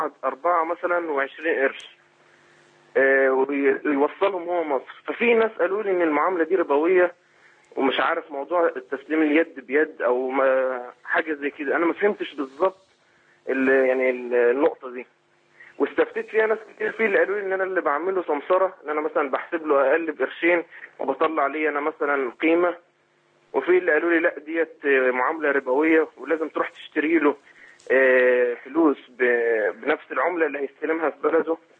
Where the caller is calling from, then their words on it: Libya; أنا بكلم حضرتك من ليبيا